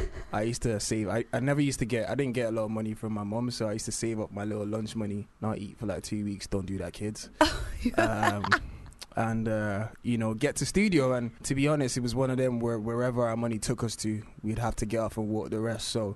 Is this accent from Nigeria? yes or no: yes; Nigeria; born there; because I was born in Nigeria